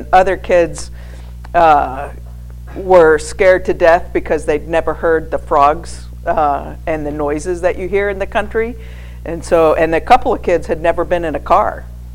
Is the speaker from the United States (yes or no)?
yes; Sudbury, Massachusetts, United States; the church that I grew up with in Sudbury, Massachusetts, was one of the first Southern Baptist churches, and it was constituted the same month and year that I was born.